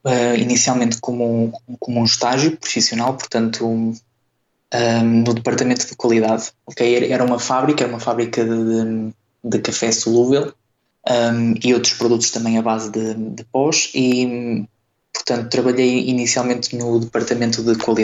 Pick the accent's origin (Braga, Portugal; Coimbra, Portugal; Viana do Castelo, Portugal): Braga, Portugal; eu posso dizer que sou uma pessoa natural de Braga, portanto sou bracarense